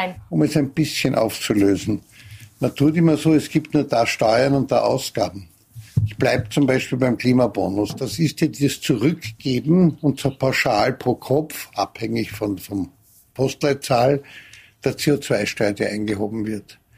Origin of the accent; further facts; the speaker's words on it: Vienna, Austria; Ich bin Wiener